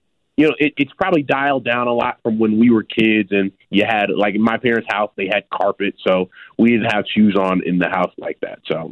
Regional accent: Chicago, Illinois, United States; Like, I know as a Chicagoan, the L is a part of our Chicago culture.

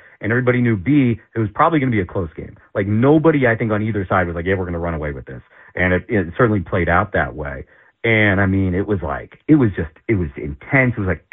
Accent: Florida, United States; like I grew up in South Florida. I went to the University of Miami.

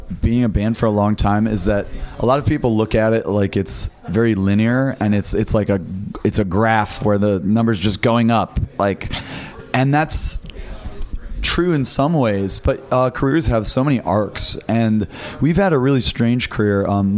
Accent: Detroit, Michigan, United States; also born or lived in Bloomington, Indiana; I grew up in Detroit, and I moved to Bloomington, Indiana.

